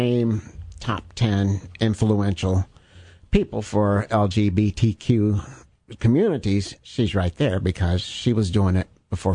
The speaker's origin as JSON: {"language": "English", "town": "Paris", "region": "Kentucky", "country": "United States", "tie": "born or raised there", "said": "Paris, Kentucky. Bourbon County. I'm a graduate of Bourbon County High School."}